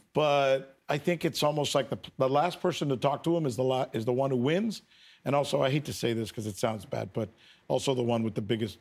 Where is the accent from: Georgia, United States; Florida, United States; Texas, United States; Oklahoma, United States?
Florida, United States; Miami; I am from Miami, so I know a lot of people at the Miami Herald.